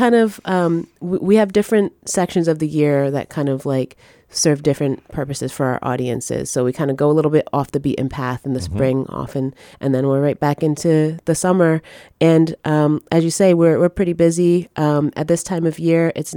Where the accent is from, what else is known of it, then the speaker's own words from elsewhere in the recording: Rhode Island, United States; I am, yes. I'm born and raised in Rhode Island. I live all the way in Cranston.